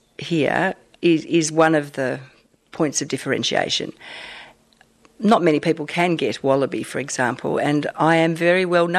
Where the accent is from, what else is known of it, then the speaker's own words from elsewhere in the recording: Flinders Island, Tasmania, Australia; I grew up here on Flinders Island and on Long Island, which is one of the little islands just off Cape Barron Island.